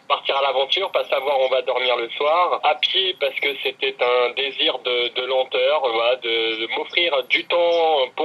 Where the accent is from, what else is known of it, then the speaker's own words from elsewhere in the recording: Saint-Denis, Réunion; born there; je suis né à Saint-Denis de La Réunion.